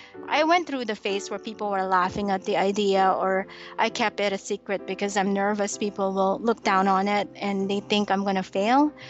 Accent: Manila, Metro Manila, Philippines; Well, it was hot, hot, humid. It's crowded, but it was fun. My childhood was great.

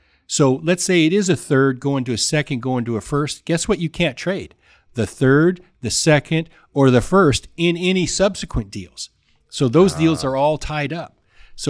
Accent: Idaho, United States; Well, I know I'm from Idaho, but no, I'm not that stupid.

